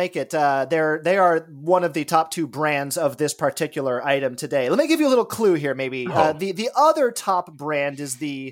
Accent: Los Angeles, California, United States; I grew up in Los Angeles, as you guys know, and my house, like a lot of houses down south, had terracotta floor tiles.

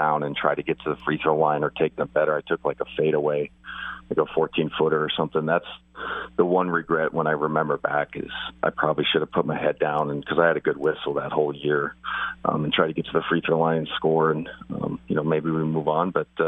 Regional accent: Spokane, Washington, United States; It's like you know, I was from Spokane.

